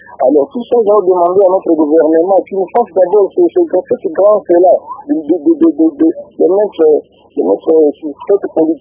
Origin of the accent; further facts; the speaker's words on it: DR Congo; chez nous en RDC